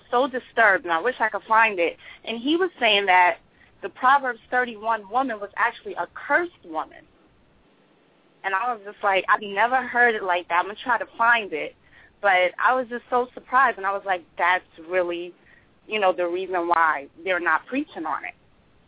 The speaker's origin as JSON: {"language": "English", "town": "Long Island", "region": "New York", "country": "United States", "said": "I'm from New York, Long Island."}